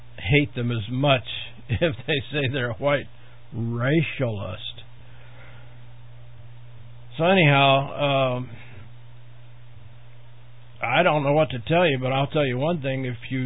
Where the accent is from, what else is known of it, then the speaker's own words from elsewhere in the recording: Warsaw, Indiana, United States; born there; even though I was born here in Warsaw, Indiana.